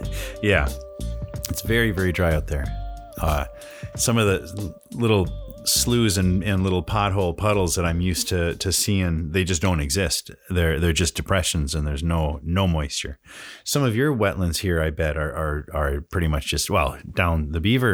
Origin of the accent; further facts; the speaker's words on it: Litchfield, Minnesota, United States; As you may or may not know, I grew up in Litchfield, Minnesota, which is in Meeker County.